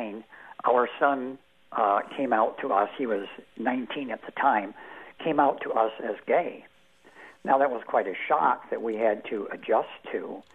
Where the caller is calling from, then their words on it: Donahue, Iowa, United States; I'm calling from Donahue.